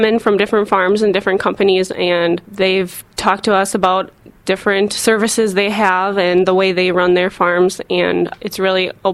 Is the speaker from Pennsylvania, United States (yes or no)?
no; Jefferson, Wisconsin, United States; I'm from Jefferson, Wisconsin. My family owns an auction company, and a few of my uncles are dairy farmers, so I grew up working on the farm